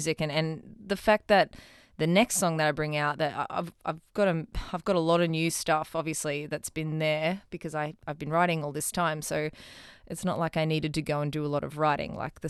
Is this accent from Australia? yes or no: yes; Gold Coast, Queensland, Australia; I'm from the Goldie.